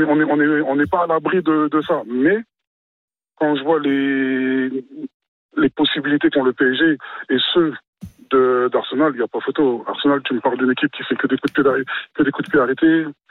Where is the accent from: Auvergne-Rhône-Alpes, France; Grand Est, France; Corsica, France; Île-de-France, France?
Île-de-France, France; Paris; Et je ne dis pas ça en tant que Parisien